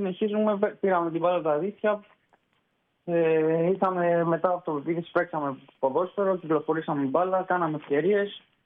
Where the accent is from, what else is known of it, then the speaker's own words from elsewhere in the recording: Rethymno, Crete, Greece; Εγώ είμαι από το Ρέθυμνο. Ξεκίνησα από ακαδημίες Ρέθυμνου.